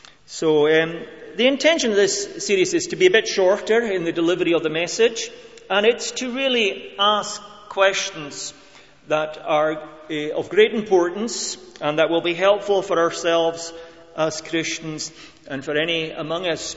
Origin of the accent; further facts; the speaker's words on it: Scotland, United Kingdom; because I'm Scottish and my parents were Scottish